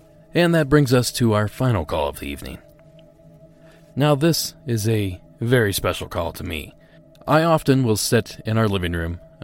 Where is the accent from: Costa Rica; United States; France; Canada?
United States; Ohio; the following is Jeff's call from my home state of Ohio.